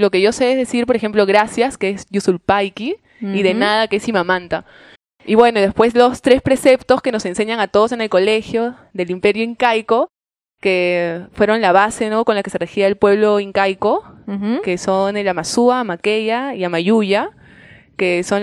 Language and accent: Spanish; Lima, Peru; Yo soy de Lima, de la capital, y eso queda en la costa.